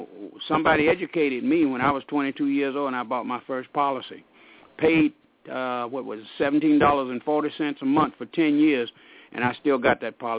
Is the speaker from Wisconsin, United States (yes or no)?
no; Alabama, United States; I'm from Alabama, and it happens time and time and again down there because people are so superstitious.